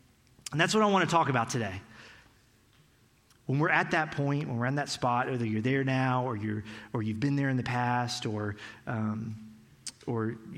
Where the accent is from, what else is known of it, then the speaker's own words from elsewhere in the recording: Tallahassee, Florida, United States; So a little bit about me. I grew up here in Tallahassee. I love Tallahassee.